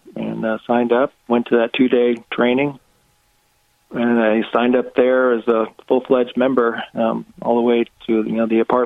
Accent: Oregon, United States; also born or lived in Huntsville, Alabama; I'm from Oregon originally. I moved out here 2009.

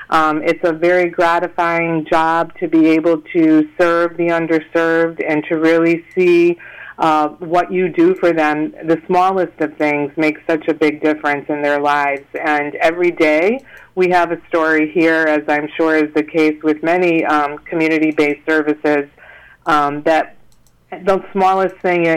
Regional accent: Waterbury, Connecticut, United States; I grew up in Waterbury

